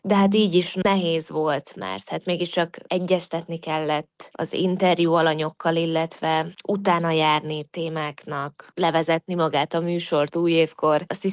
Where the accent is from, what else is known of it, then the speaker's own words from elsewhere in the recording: Vojvodina, Serbia; accent: Délvidék Hungarian; Délvidéki magyarként én így beszélek. Persze folyamatosan művelem, és művelni kell a beszédünket, de jó érzés, hogy ide születtem, így beszéltek, ahogy most.